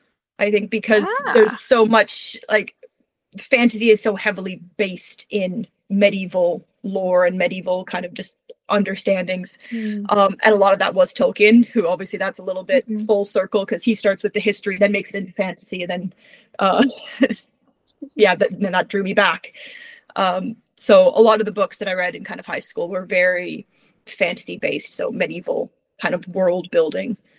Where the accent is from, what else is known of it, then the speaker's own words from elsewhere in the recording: Calgary, Alberta, Canada; moved away as an adult; now in United Kingdom; So I'm originally Canadian. I came from Calgary.